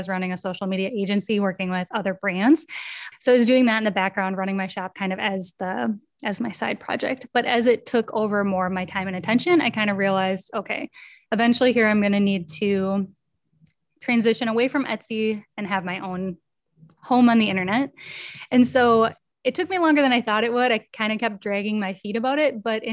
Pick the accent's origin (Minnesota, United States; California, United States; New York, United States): Minnesota, United States; now in Denmark; my shop is based in Minnesota, my home state. My products are produced on a woman-owned printing press in Minnesota. I live in Denmark.